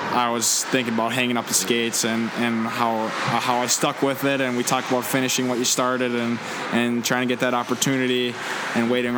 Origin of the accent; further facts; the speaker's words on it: Minnesota, United States; growing up in Minnesota, it's a big hockey state, and I always watched the Gophers growing up.